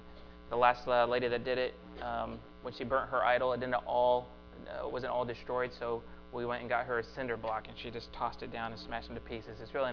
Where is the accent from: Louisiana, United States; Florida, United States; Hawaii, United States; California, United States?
Florida, United States; Tampa; And I'm from Tampa, right? So I've seen like as many snowstorms as I've never seen a snowstorm before. So I hadn't seen snow until I was in my 20s.